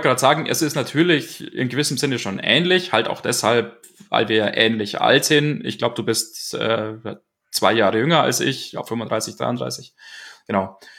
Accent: Bavaria, Germany; now in Munich, Germany; Also wie vorhin schon gesagt … Ich bin vor 15 Jahren zum Maschinenbaustudium nach München gekommen. Ich bin ursprünglich aus der Oberpfalz.

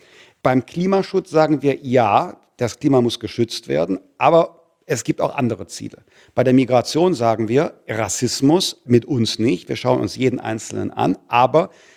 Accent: Rhineland, Germany; Ich komme aus dem Rheinland

